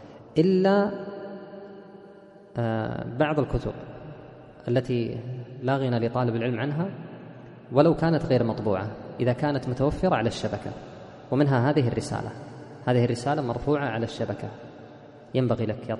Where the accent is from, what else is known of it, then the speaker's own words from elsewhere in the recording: Kuwait; مكتبة أهل الأثر عندنا في الكويت طبع في مجلدين